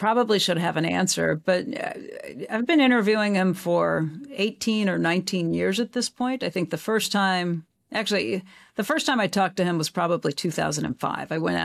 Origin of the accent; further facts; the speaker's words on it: Midwest, United States; And I'm from the Midwest originally, so we had that in common.